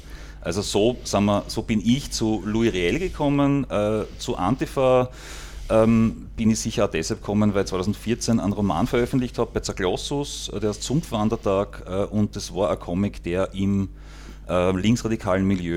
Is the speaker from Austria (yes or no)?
yes; St. Pölten, Lower Austria, Austria; now in Vienna, Austria; Ich bin, sagen wir mal, aus der Nähe von Wien. Ja, genau. Okay. Genau. Ich komme ursprünglich aus St. Pölten, aber ich lebe in Wien.